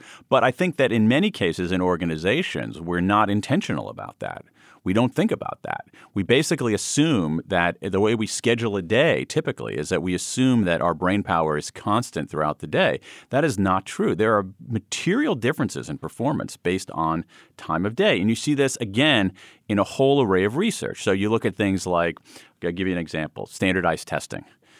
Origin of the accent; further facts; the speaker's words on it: Ohio, United States; I feel like I might have a special claim on that word since I grew up in Central Ohio, so I know actually what a silo is.